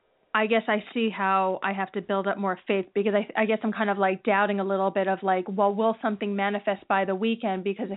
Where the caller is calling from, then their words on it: New Jersey, United States; Hi, New Jersey.